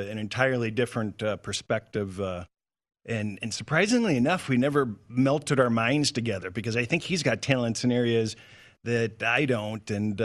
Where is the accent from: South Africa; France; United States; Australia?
United States; Detroit, Michigan; You know, growing up in Detroit, I followed it religiously